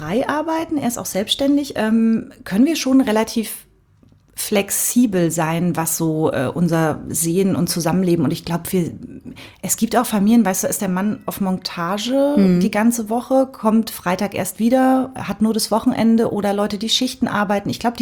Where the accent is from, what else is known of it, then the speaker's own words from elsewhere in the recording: Cottbus, Brandenburg, Germany; Naja, wir kommen beide aus Cottbus. Also wir haben uns da schon kennengelernt. Und ich war dann aber ganze 2,5 Jahre noch in Cottbus.